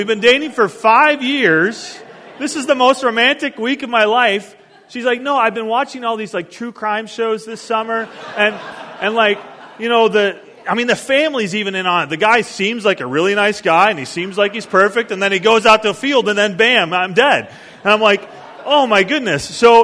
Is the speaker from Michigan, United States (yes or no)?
yes; Detroit, Michigan, United States; I grew up in Detroit. I grew up a mile or a couple hundred yards from I-96.